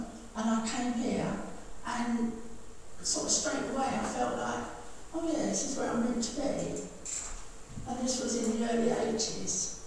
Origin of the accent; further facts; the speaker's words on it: London, United Kingdom; I came from King's Cross, and the first church I ever went to was in 1949